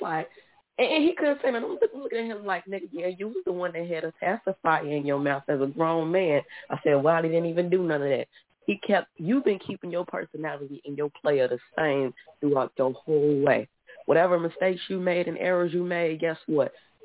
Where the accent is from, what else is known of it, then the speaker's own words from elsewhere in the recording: Chicago, Illinois, United States; I'm so proud of you. I'm from Chicago, and I've been hearing your story